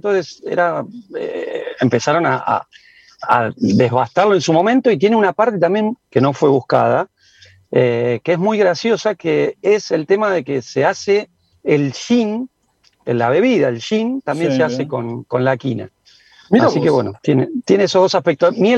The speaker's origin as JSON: {"language": "Spanish", "town": "General Las Heras", "region": "Buenos Aires Province", "country": "Argentina", "said": "Desde el lugar de donde soy, General Las Heras, siendo un productor y elaborador"}